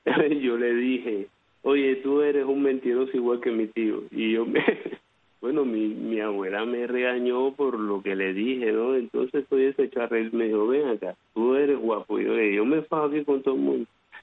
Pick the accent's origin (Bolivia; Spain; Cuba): Cuba; Havana; En la ciudad de La Habana, nacido ahí.